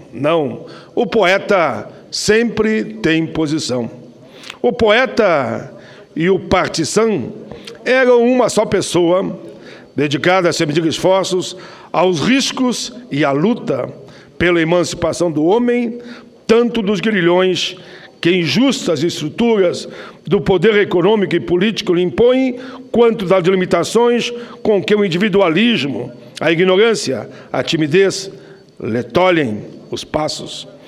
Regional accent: Rio de Janeiro, Brazil; born there; Vivia-se o clamor dos anos 50, ano que também nasci, no Rio de Janeiro, capital do país

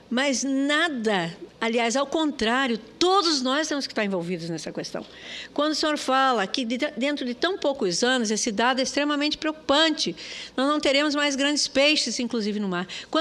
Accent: Mato Grosso, Brazil; não é porque eu sou de Mato Grosso, né? Um estado que, aliás, todos estão convidados para ir a Mato Grosso comer as delícias das nossas peixadas, né?

